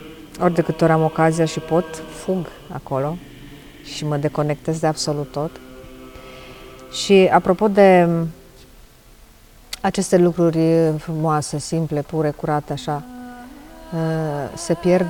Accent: Bulzești de Sus, Hunedoara County, Romania; Eu vin dintr-un colț uitat de lume și pe care îl numesc raiul meu. Comuna Bulzești de Sus, județul Hunedoara. E așa situat cumva la poalele muntelui Găina.

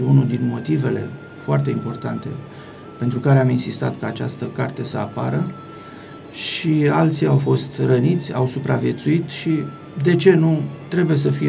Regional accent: Valea Bună, Romania; că am constatat că satul meu are un trecut curat. Am fost surprins să aflu cu plăcere lucruri frumoase despre oamenii care au trăit acolo și cu atât mai mult cu cât tinerii flăcăii, ca să-l parafrazez pe autor, din Valea Bună n-au pregetat

